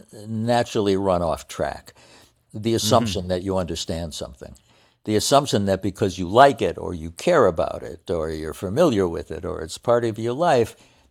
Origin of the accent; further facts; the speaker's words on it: United States; I think it's because I'm an American. And in America, we don't take time to enjoy and appreciate life.